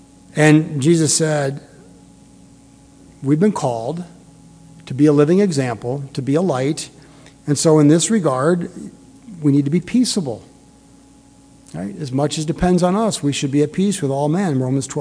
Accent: Detroit, Michigan, United States; This is still when I was growing up in the Detroit area.

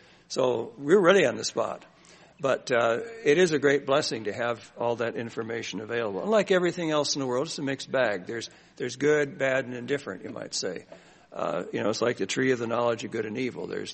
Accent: Scotland, United Kingdom; I'm Scottish, so anything is free, I'm interested immediately.

